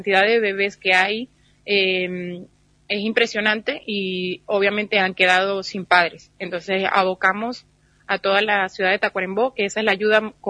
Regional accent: Caracas, Capital District, Venezuela; yo soy de Caracas, donde hubo grandes daños.

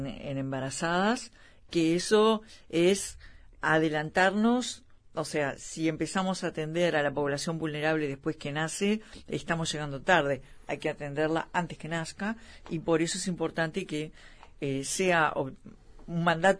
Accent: Uruguay; me da vergüenza que no tengamos esa respuesta como uruguaya

